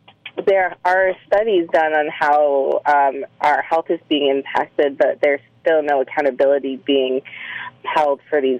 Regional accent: Aamjiwnaang First Nation, Ontario, Canada; I'm from the Amjanang First Nation.

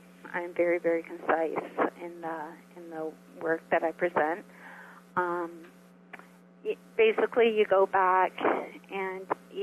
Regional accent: Canada; I mean, I'm Canadian, so I'm not.

